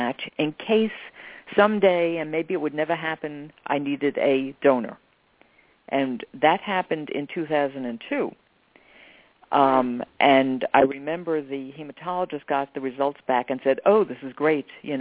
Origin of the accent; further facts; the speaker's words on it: New York, United States; I'm a New Yorker. You're inconvenienced all the time.